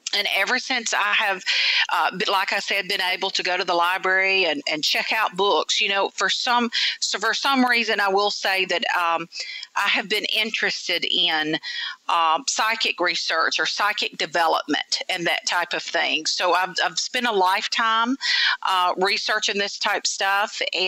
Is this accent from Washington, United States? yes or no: no; Memphis, Tennessee, United States; also born or lived in Mississippi; Well, I will tell you that I was born in Memphis, Tennessee, so I consider myself a Tennessee girl. But, you know, born and bred in the South. I've lived in Mississippi for many years.